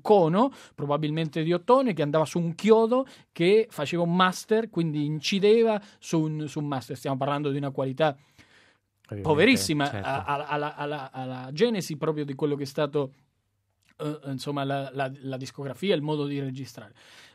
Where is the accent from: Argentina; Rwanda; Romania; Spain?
Argentina; tra l'altro … un assiduo frequentatore della mia terra argentina